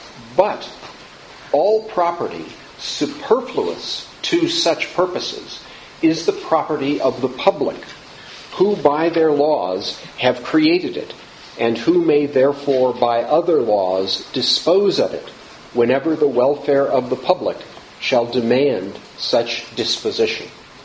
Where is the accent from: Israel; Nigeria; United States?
United States; Massachusetts; is still the governing document for my home state of Massachusetts.